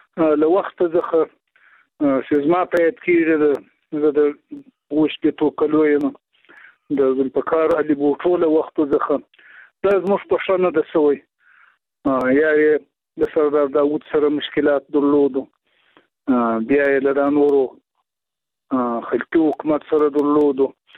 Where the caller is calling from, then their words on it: Shajoy, Zabul, Afghanistan; د زابل ولایت په شاجوی له سوالي سره ټلیفون په لیکو واسلیم.